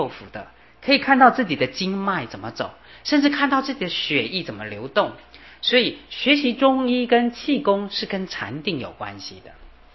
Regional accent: Taiwan; first language Hakka; Chinese is a second language; 我自己是客家人，我可以用客家话讲经，客家话是我的母语，我的爸爸是外省人，妈妈是客家人，可是我的台语练习机会很少，讲不练顿

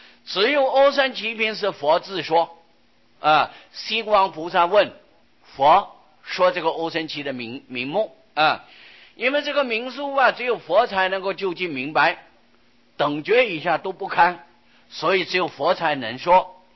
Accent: China; 因为我们中国人的习惯啊，喜欢简略。

